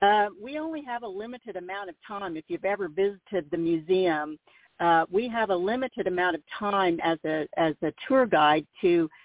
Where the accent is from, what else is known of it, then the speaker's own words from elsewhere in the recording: Mansfield, United States; because I had that connection growing up in Mansfield